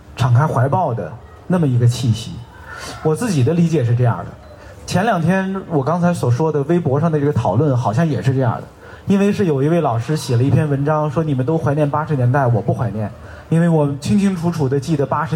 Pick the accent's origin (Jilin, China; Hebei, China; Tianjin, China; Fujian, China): Tianjin, China; 我是天津人嘛